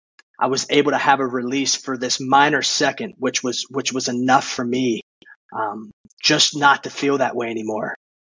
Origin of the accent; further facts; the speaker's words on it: Maryland, United States; Ended up back home from my hometown in Maryland to Los Angeles, California for a little while